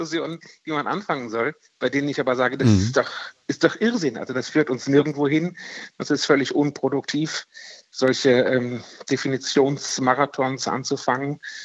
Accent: Saxony, Germany; aus Trotz sage ich, ich bin Sachse.

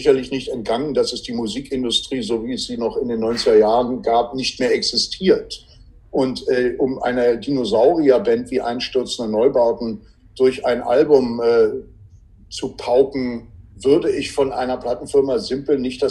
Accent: Berlin, Germany; Wo ich aufgewachsen bin, habe 17 Jahre da gelebt und meine Schwester lebt immer noch da.

